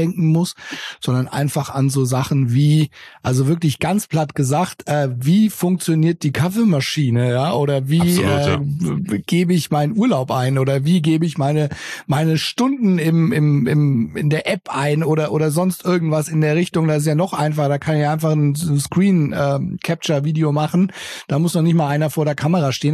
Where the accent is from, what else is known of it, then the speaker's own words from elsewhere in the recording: Bavaria, Germany; Ja, ich komme aus Bayern. Hallo, bei uns sagt man halt Servus, gell?